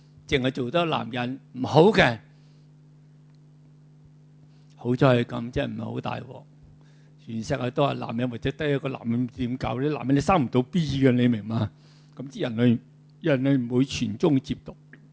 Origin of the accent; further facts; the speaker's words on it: Hong Kong; 我哋香港人好幸福啊！香港人真系，我哋又冇认真打过仗